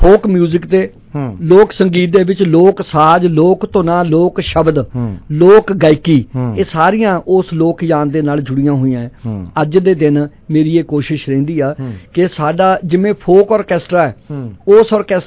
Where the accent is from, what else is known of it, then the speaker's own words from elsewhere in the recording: Niholka, Punjab, India; ਸਾਡਾ ਪਿੰਡ ਕੱਟ ਕੇ ਮੋਹਾਲੀ ਜ਼ਿਲ੍ਹੇ ਦੇ ਵਿੱਚ ਆ ਗਏ ਨੇ, ਬਿਲਕੁਲ ਕੁਰਾਲੀ ਦੇ ਚੜ੍ਹਦੀ ਵਾਲੇ ਪਾਸੇ ਸਾਡਾ ਪਿੰਡ ਹੈ, ਉਹਦਾ ਨਾਂ ਹੈ ਨਿਹੋਲਕਾ। ਸੋ ਮੇਰਾ ਜਿਹੜਾ ਬਚਪਨਾ ਹੈ